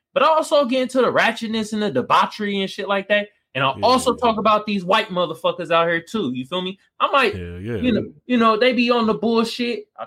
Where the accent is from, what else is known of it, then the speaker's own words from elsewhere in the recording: Oakland, California, United States; now in San Diego, United States; like I live in San Diego, but I'm from the Bay. I'm from Oakland and shit.